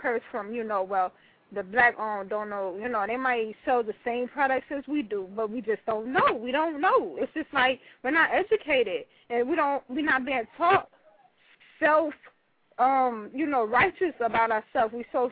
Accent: Harlem, New York, United States; even I know growing up in Harlem

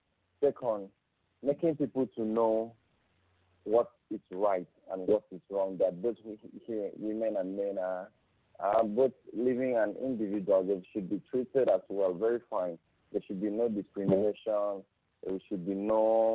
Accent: Uyo, Akwa Ibom, Nigeria; I'm from Ibom Ibom local government area, but I was born in Uyo and I live in Uyo.

